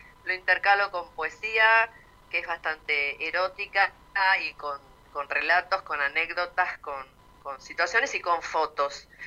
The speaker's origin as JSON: {"language": "Spanish", "town": "Banfield", "region": "Buenos Aires Province", "country": "Argentina", "said": "yo soy originalmente de Banfield. Ajá. Y mi universidad la hice en Lomas de Zamora"}